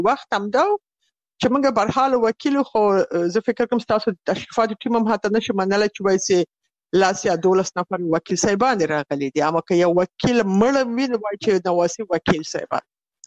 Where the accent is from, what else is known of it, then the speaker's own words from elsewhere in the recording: Kabul, Afghanistan; also born or lived in Bagram; ما په دې ولایت کې پیدا شویم چې پغه وخت کې دا مربوط ده په ګرامي ولسوالي کې ده په یو کلی کې چې هغه کې پیدا شویم او زما ابتدایي زده کړې همدارنګه ثانوي زده کړې دواړه په کابل کې شوې